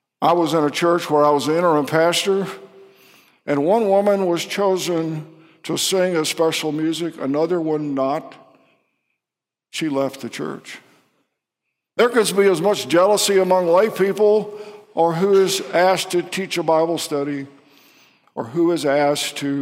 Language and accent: English; Tallahassee, Florida, United States; but I was in Little League in my hometown of Tallahassee, Florida.